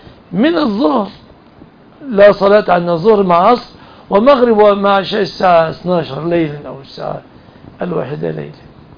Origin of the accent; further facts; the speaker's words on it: Egypt; نحن كمصريين